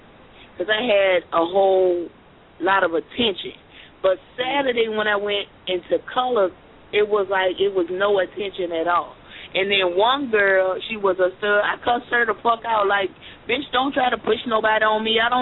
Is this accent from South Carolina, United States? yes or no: yes; South Carolina, United States; now in Virginia, United States; I live in VA, but I'm from South Carolina.